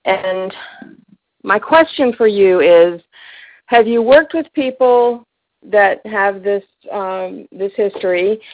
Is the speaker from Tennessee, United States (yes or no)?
yes; Tennessee, United States; Okay, I'm from East Tennessee